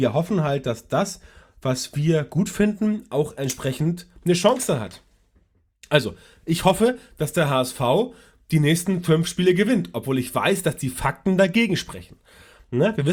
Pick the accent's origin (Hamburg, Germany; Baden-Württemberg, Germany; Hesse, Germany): Hamburg, Germany; Ich komme aus Hamburg